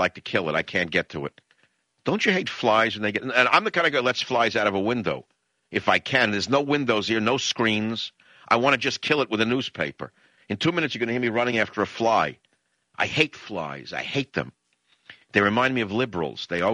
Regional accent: New York, United States; So I came from New York, and my mother would try to make fried chicken.

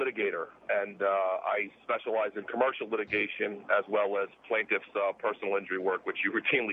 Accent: New York, United States; graduated from a law school in New York, was born and raised in New York

